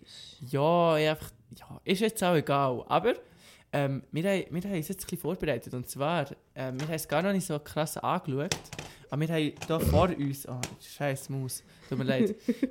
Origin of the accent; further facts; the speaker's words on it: Aarau, Aargau, Switzerland; born there; Wir sind beide in Aarau geboren. So lustig.